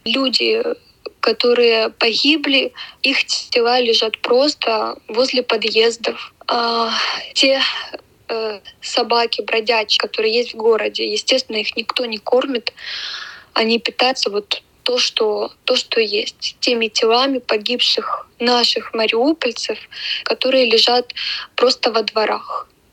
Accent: Ukraine; moved away as an adult; now in Germany; Сейчас я нахожусь в Германии со своей мамой. Мы как беженцы с Украины.

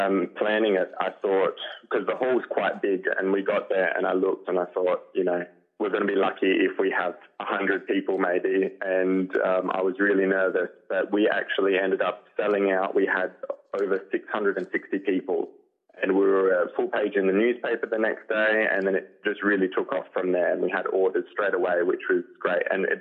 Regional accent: South Australia, Australia; I just really hope that I can make South Australia and Australia proud, and both the Italian and Bulgarian community, because they've been such a huge support of me my whole life.

